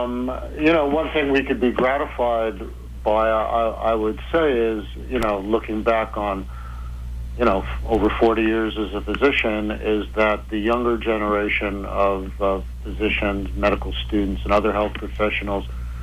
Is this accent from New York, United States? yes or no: yes; New York City, New York, United States; born there; I was born in the Bronx